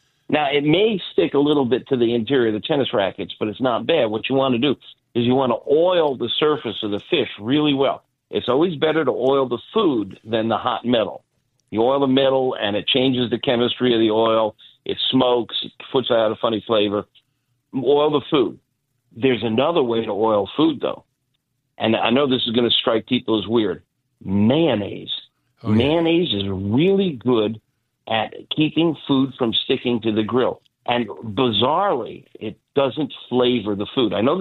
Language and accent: English; Florida, United States; I tell you, first of all, I was raised in Florida.